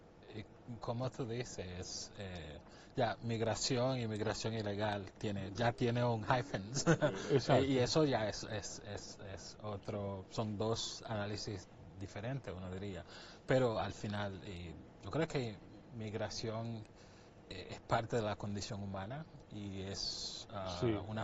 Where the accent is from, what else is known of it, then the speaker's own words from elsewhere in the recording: Haiti; moved away as an adult; also born or lived in Dominican Republic; Emigré de Haití a República Dominicana.